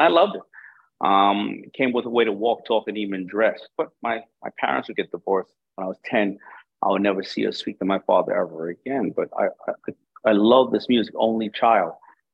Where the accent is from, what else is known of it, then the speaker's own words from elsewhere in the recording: Queens, New York, United States; I grew up in Hollis, Queens